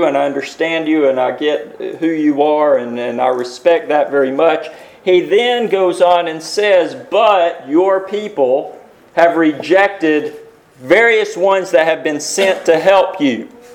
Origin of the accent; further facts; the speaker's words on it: Loudon, Tennessee, United States; Where I grew up in Loudoun, Tennessee, there was one right down the street from where I lived.